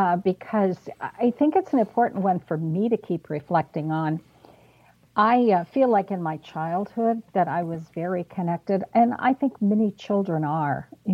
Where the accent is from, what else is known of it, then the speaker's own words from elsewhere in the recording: Kansas, United States; I say sometimes that I think I'm so passionate about trees because I grew up in Kansas and there were so few of them.